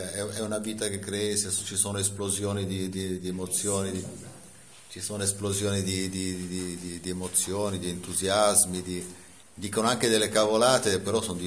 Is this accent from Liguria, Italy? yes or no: yes; Liguria, Italy; a parte che sono ligure, quindi qualsiasi cosa che viene da qua io corro